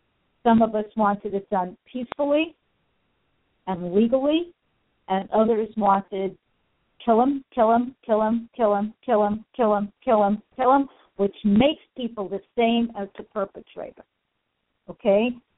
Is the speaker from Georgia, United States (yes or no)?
no; New York, United States; listen, I'm from New York. I was there during 9/11.